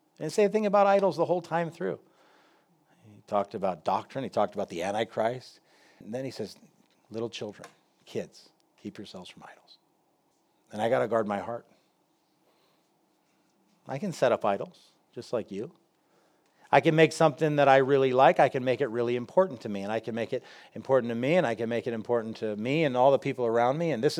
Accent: United States; because I'm an American and we don't have idols in our culture.

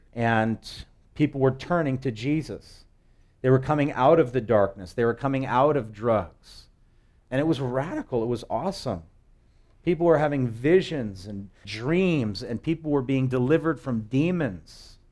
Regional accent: Sunset Beach, Hawaii, United States; And where I grew up on the North Shore of Hawaii, up here at Sunset Beach, there was no exception.

